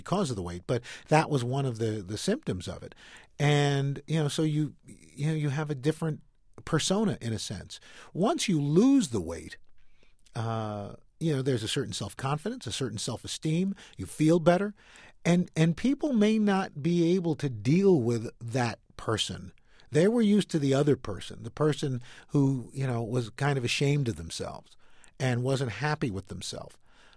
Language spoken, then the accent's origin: English; Queens, New York, United States; And look, I'm a kid from Queens.